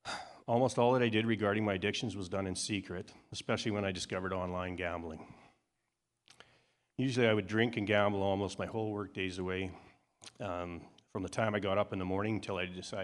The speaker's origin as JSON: {"language": "English", "town": "Whitecourt", "region": "Alberta", "country": "Canada", "tie": "born or raised there", "said": "So I'm from Whitecourt, Alberta. I was born there, and I'm 49 years old at the time."}